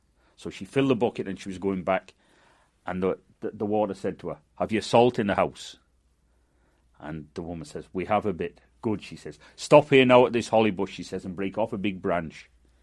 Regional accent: Manchester, North West England, United Kingdom; now in Ireland; born and brought up in Manchester, currently resident in Clockbally, South Donegal, just outside Ballyshannon, on the Atlantic coast.

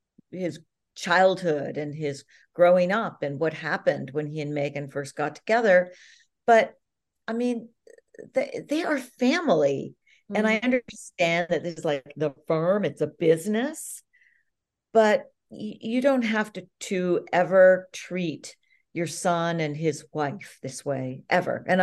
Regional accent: Canada; I being a Commonwealther, since I'm Canadian

